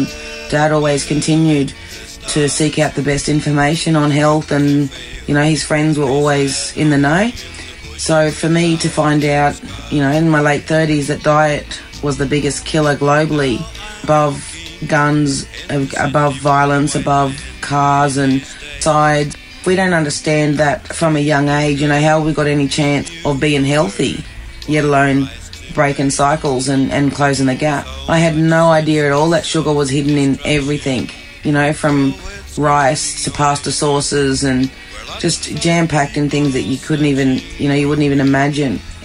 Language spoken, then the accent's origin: English; Sydney, New South Wales, Australia; also born or lived in Brisbane; now in Stradbroke Island, Australia; I grew up in Sydney, Redfern, Black Heart of Sydney. Spent a little bit of time down in Hastings Point, but most of my time has been spent here in Brisbane. I now live on Stradbroke Island.